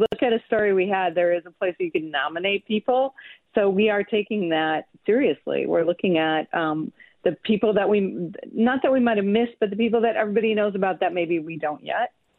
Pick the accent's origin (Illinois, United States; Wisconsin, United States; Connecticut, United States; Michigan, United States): Wisconsin, United States; Beloit; I'm from Beloit.